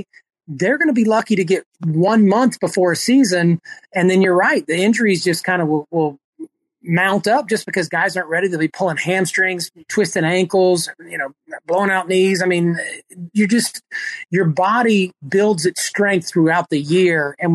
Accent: Tampa, Florida, United States; unfortunately for the Bucks, my hometown team, we've got this guy Tom Brady who happens to live right next door to me.

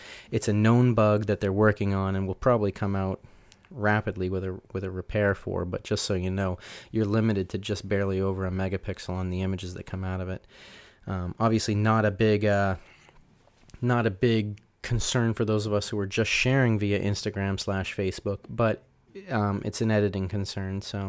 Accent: New England, United States; We're all from New England.

